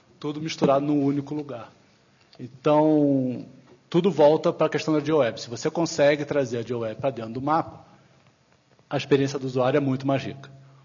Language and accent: Portuguese; Rio de Janeiro, Brazil; E eu sou carioca, então eu vou usar Rio de Janeiro, não vou usar São Paulo.